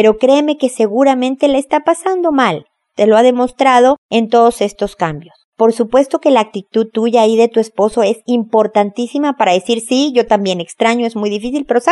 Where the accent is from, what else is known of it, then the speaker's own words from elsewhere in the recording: Mexico; accent: Mexican; moved away; yo soy mexicana, se me escucha evidentemente por mi acento, pero estoy viviendo en otro país